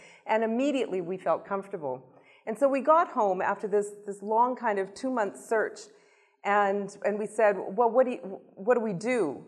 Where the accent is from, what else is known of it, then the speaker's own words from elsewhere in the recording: Canada; moved away as an adult; now in Portugal; I am not Portuguese. I am by nationality now, but I am actually from Canada, and I moved to Portugal 18 years ago.